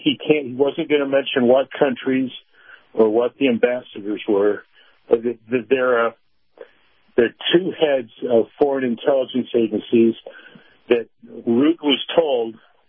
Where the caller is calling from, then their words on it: Pleasant Grove, Utah, United States; I'm calling from Pleasant Grove, Utah, Burgess Owens District.